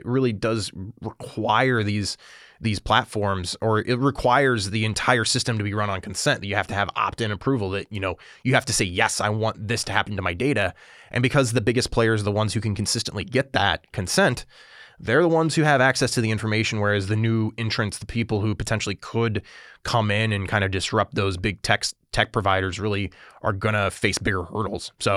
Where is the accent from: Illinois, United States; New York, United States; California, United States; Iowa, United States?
Illinois, United States; Illinois, you know, my home state, would probably do this.